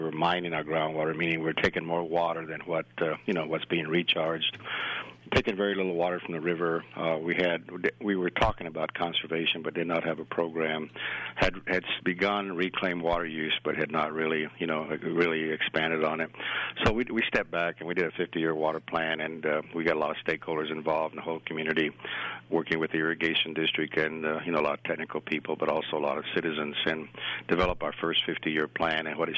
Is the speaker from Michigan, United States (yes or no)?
no; Clayton, New Mexico, United States; also born or lived in Las Vegas; Yes, I was born in Las Vegas, but grew up in Clayton.